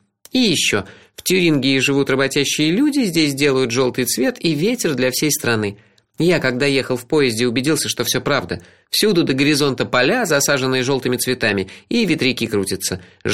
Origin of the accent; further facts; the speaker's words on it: Saint Petersburg, Russia; Нет, нет, что ты, я питерский.